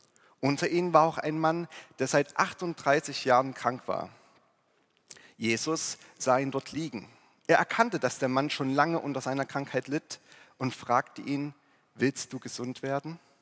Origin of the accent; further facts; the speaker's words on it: Plauen, Saxony, Germany; ich bin nicht in der christlichen Familie groß geworden. Ich bin im schönen Vogtland in Plauen aufgewachsen, zumindest die ersten 10 Jahre meines Lebens werk in Plauen.